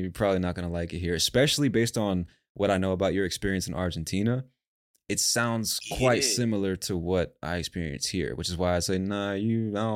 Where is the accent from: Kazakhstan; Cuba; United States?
United States; now in Colombia; Maybe it's because I'm American.